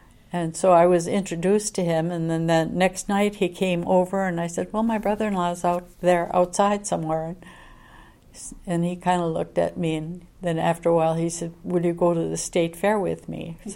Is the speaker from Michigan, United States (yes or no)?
yes; Michigan, United States; And growing up in Upper Michigan, where we had a lot of snow